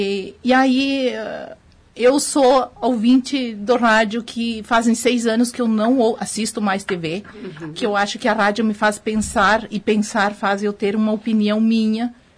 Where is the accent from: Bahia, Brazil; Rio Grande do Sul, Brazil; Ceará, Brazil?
Rio Grande do Sul, Brazil; Machadinho; now in Caxias do Sul, Brazil; Não, eu sou de Machadinho.